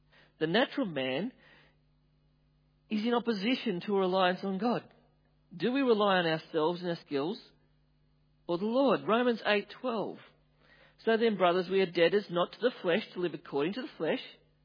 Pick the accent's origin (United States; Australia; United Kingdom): Australia; I grew up near the Murray